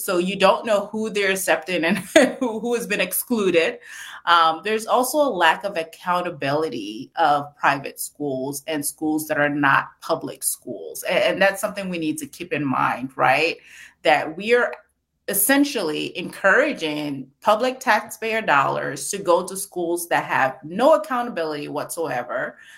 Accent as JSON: {"language": "English", "town": "Saint Paul", "region": "Minnesota", "country": "United States", "tie": "born or raised there"}